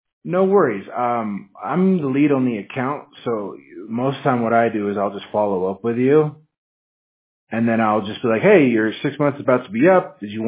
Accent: Washington, United States; but I'm actually from Washington State, and it's cold there, man. I'm not used to the heat, so yeah, you know, it's like always raining or snowing or something.

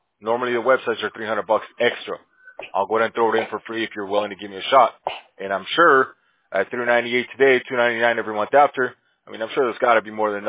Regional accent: Bolivia; Yeah, I'm from Bolivia, man. So I speak Spanish and English.

